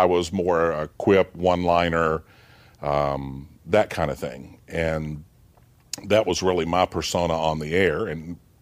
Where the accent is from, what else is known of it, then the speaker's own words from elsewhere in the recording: Knoxville, Tennessee, United States; And we grew up in North Knoxville over on Atlantic Avenue. And I had a happy childhood.